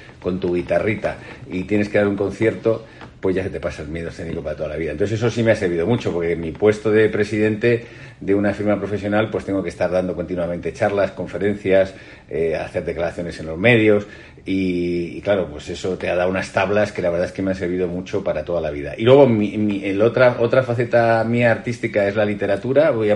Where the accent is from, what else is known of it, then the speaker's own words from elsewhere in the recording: Badajoz, Extremadura, Spain; moved away; extremeño, que lo llevo siempre a gala, de Badajoz. Hace mucho que salí de allí, pero quiero mucho a mi tierra